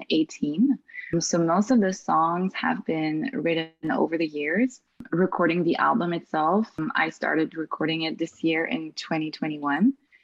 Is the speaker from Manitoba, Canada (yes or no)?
no; Montreal, Quebec, Canada; born there; I was born in Montreal. My mother is a Francophone and my father was Peruvian.